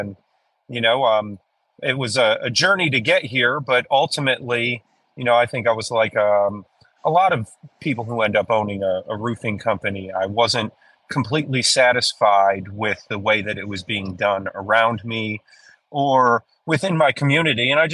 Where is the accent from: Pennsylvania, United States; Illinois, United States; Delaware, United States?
Illinois, United States; moved away as an adult; now in Knoxville, United States; No, born and raised in Northern Illinois. I grew up on a little lake called Long Lake in the northwest suburbs of Lake County